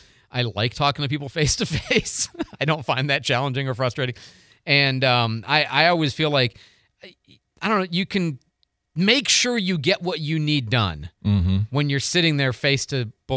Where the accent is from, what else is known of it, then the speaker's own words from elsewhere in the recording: Chicago, Illinois, United States; So I grew up in Chicago where every card, you had a free ATM.